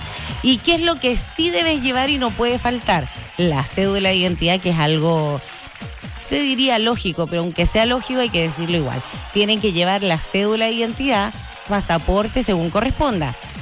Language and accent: Spanish; Chile; como buen chileno yo sé que muchos aún no lo han descargado